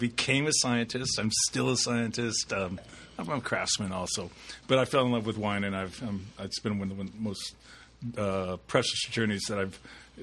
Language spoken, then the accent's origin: English; Berkeley, California, United States; also born or lived in Los Altos; I grew up in the Bay Area, Berkeley and Los Altos.